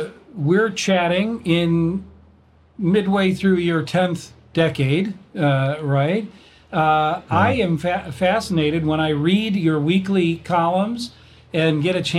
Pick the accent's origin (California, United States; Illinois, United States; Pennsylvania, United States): Illinois, United States; Rock Island; I grew up in Rock Island. I saw what racism could look like.